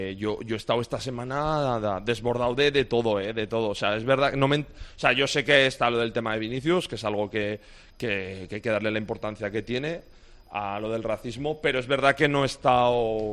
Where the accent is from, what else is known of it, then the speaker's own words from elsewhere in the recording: Ejea de los Caballeros, Aragon, Spain; Yo pues me crié en Egea, en mi pueblo, y ya desde los 12 años en el Zaragoza